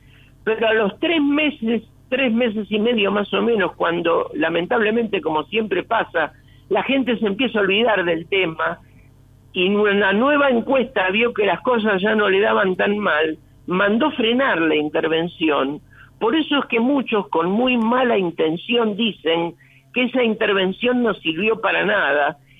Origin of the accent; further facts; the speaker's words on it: Lomas de Zamora, Buenos Aires Province, Argentina; los que somos de Lomas lo conocemos muy bien